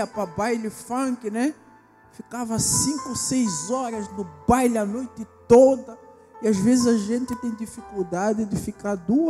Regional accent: Angola; eu sou africano, eu vim de África. sou de Angola.

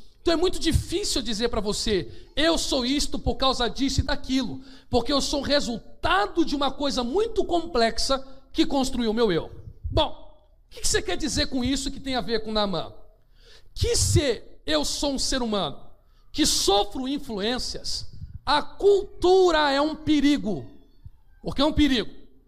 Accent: Brazil; born there; Como nasci no Brasil, penso, me visto e me comporto e tenho um comportamento brasileiro.

